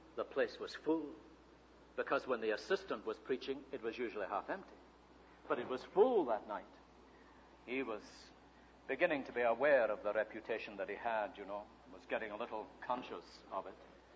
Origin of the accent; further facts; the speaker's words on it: Scotland, United Kingdom; I'm Scottish, and that's a bigger barrier to any Scotsman.